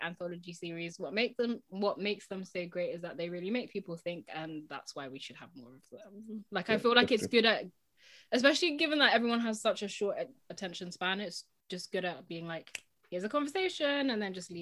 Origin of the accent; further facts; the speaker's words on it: Slough, South East England, United Kingdom; My hometown Slough, that's the only thing we're known for.